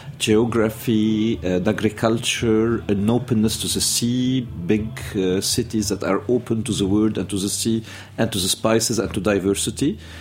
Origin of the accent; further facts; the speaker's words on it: Jeita, Keserwan-Jbeil, Lebanon; I was born in Lebanon, raised in Lebanon, in a small village called Jaita near Beirut, outskirts of Beirut.